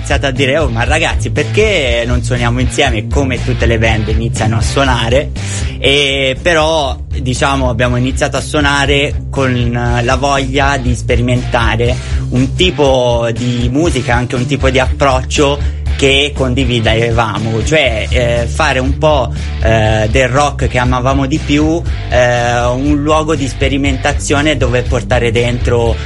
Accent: Tuscany, Italy; Noi due che non veniamo, siamo toscani, non di Firenze, ma ormai fiorentini di adozione.

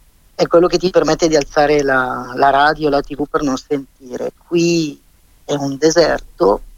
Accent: Bergamo, Lombardy, Italy; Siamo divisi in due città, sopra e sotto, voi ci prendete spesso in giro del sud e del sopra, ma il sopra e sotto è diventato una co

